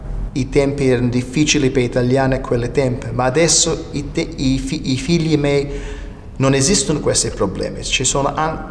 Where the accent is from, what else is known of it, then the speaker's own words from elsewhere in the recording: Calabria, Italy; soprattutto sono calabrese, perché sono vissuto in una famiglia che parlava calabrese, che cucinava calabrese e che cantava calabrese